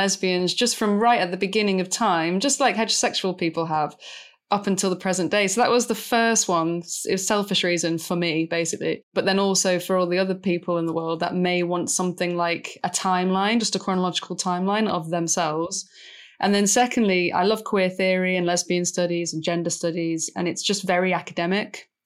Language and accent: English; Manchester, North West England, United Kingdom; I'm from Manchester, which is a big gay friendly city, but really where I was from on a council estate, one of the roughest council estates in the city